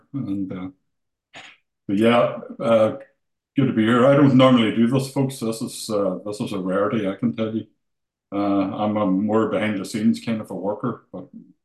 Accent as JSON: {"language": "English", "country": "Ireland", "tie": "born or raised there", "said": "I grew up here in the northwest of Ireland, and you know, just because I'm from Ireland"}